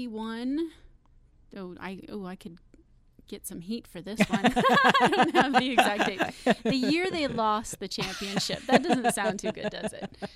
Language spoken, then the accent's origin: English; Henderson, Nevada, United States; also born or lived in Las Vegas; So growing up in Henderson, I moved to Las Vegas when I was a teenager and had numerous jobs.